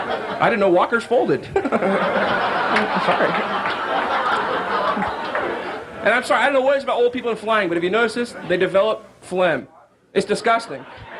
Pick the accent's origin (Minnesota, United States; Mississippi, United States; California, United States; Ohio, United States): Ohio, United States; I mean, like, I'm from Ohio originally. For some reason, it's a terrible state for mascots.